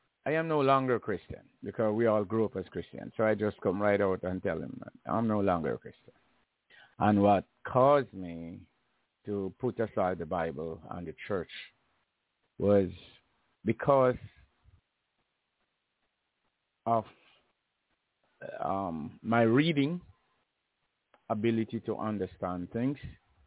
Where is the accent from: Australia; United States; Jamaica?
Jamaica; We grew up together back in Jamaica.